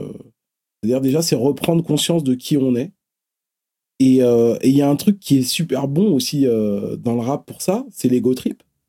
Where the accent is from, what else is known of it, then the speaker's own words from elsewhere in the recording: Bobigny, Île-de-France, France; Moi, je venais à la base, je viens du Pont-de-Sèvres, à Bobigny. Donc je viens du 9-3. Et j'arrive dans le 9-2.